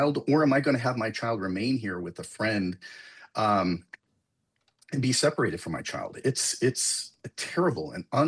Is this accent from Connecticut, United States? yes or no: yes; New London, Connecticut, United States; in my hometown of New London, we have put together a number of people who are donating items.